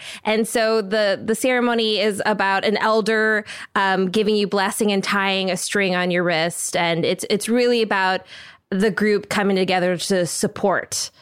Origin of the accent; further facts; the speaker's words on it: Minnesota, United States; I'm from Minnesota. I have that accent.